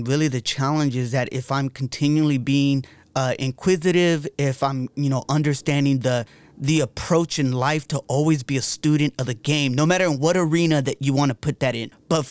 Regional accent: Los Angeles, California, United States; And many know that I am from Los Angeles. I love LA. It's LA all day.

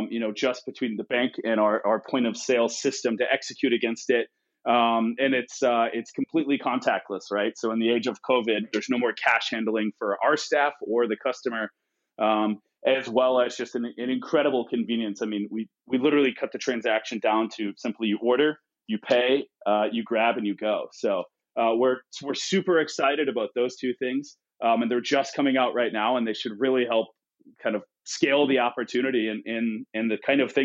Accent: Midwest, United States; Yeah, I grew up in the Midwest

